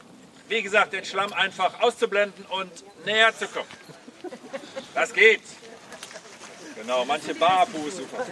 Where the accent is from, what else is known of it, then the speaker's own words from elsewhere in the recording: Aachen, North Rhine-Westphalia, Germany; Wir kommen aus Aachen, das ist 35 Kilometer Luftlinie, diese Richtung.